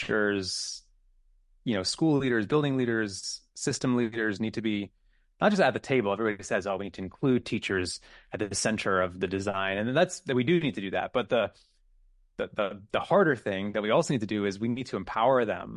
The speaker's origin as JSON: {"language": "English", "town": "Akron", "region": "Ohio", "country": "United States", "tie": "born or raised there", "said": "Being in Ohio, I grew up in Akron, 400,000 people. I was what that Midwestern kid who dreamed of the big city."}